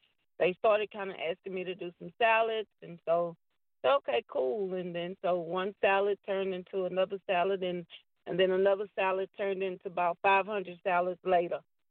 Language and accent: English; Houston, Texas, United States; I am from Houston, Texas, Acres home, born and raised.